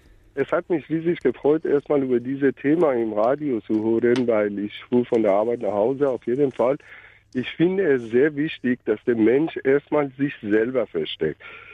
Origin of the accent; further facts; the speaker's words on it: Iran; Vielleicht, ich komme ja ursprünglich aus dem Iran.